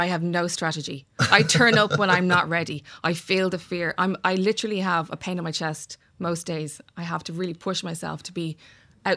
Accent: Dublin, Leinster, Ireland; So what happened was I grew up in Castleknock.

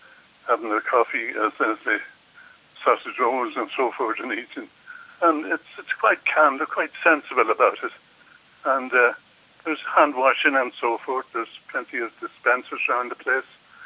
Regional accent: Cavan, Ulster, Ireland; moved away as an adult; also born or lived in Galway / Tullamore; now in United Kingdom; I'm originally from Cavan, and I went to school in Galway and Tullamore.

